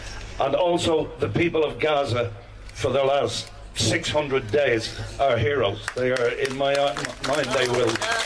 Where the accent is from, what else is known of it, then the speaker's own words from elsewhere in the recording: Ireland; I'm from Ireland.